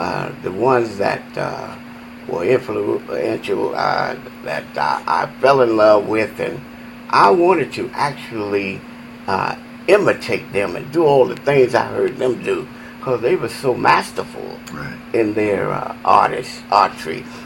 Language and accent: English; Georgia, United States; Georgia is the main thing. We come from Georgia.